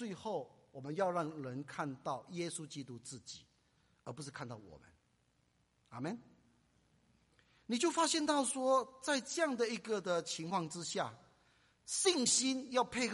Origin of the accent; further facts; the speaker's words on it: China; 我们中国人说家丑都不外扬